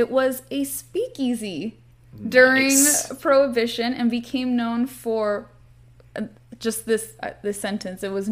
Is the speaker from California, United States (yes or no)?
yes; Santa Monica, California, United States; I'm from Santa Monica, so I grew up going by this very iconic bright blue and yellow Art Deco building on the coast, essentially.